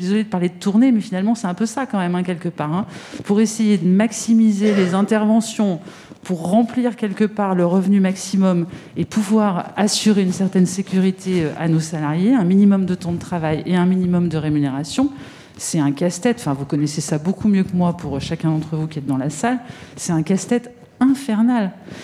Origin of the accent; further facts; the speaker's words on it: Grenoble, Auvergne-Rhône-Alpes, France; born there; je suis née à Grenoble. Je suis née dans le même hôpital que celui où exerce Olivier Véran.